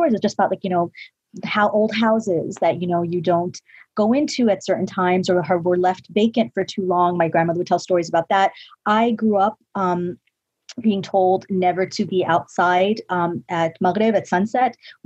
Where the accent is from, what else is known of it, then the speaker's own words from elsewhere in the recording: New York, United States; born there; I'm Pakistani American. I mean, I was born in New York, so I'm a New Yorker. But you know, my family's Pakistani. We're from Karachi, and you know, we're Muslims.